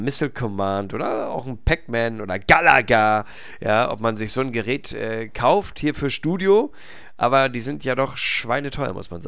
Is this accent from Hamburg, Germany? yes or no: yes; Hamburg, Germany